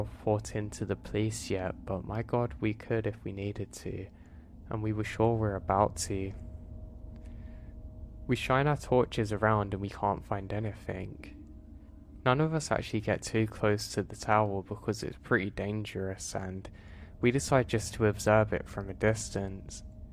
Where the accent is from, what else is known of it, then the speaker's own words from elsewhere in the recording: Rhode Island, United States; Now I'm from Rhode Island, and my friend and I have always been interested in paranormal hotspots around the state.